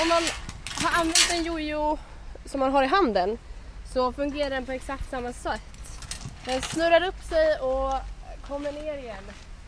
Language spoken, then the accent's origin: Swedish; Södertälje, Stockholm County, Sweden; Jag är uppväxt i Södertälje, så jag har varit här väldigt mycket som barn